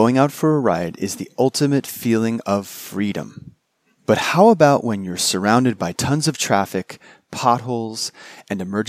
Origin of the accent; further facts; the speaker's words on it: New York, United States; from New York.